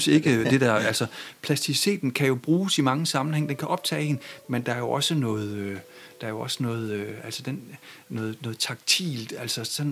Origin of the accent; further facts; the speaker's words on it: Thorning, Central Denmark Region, Denmark; jeg voksede op i Blikkers egen ved Torning